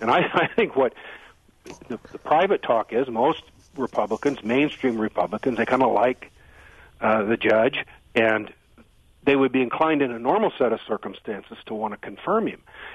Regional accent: Iowa, United States; like my home state of Iowa?

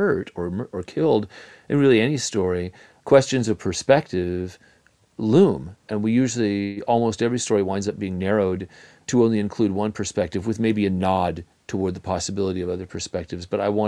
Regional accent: West Coast, United States; now in US South; And I moved to the South from the West Coast, where a lot of places are only, you know, 100 years old or less, where I grew up.

